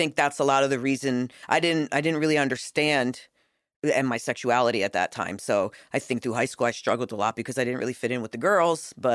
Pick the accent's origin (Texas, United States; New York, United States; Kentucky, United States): New York, United States; Middletown; now in Myrtle Beach, United States; Well, like you said, we grew up in Middletown, New York.